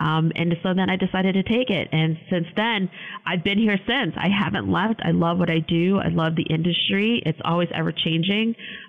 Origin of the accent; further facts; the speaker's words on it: Cleveland, Ohio, United States; I was born and raised in Cleveland. And so if you're a Clevelander, you definitely know your sports